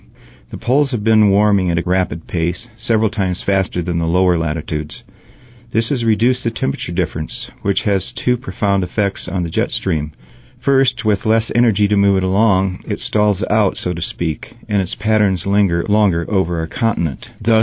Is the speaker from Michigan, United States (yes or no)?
yes; Michigan, United States; now in US West; my home state of Michigan is having an epic winter of extreme cold and snow. While we Westerners are crying global warming